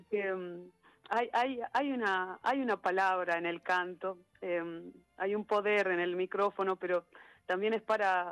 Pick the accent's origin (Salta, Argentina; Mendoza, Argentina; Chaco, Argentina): Salta, Argentina; Cafayate; En nombre del Valle Calchaquí quiero contarte que ha sido, vengo de Cafayate.